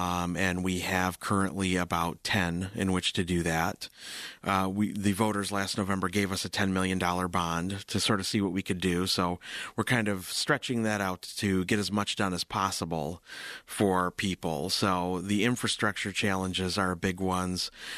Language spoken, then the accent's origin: English; Owosso, Michigan, United States; You know, it was really great. I think like a lot of younger people, you kind of always dream of getting out when you're an adult. But over time, I came to appreciate a lot of the things that we had in Owosso.